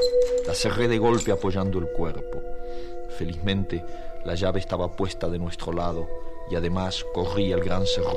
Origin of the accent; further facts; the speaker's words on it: Argentina; yo estaba traduciendo mi reacción como argentino frente a lo que sucedía en la política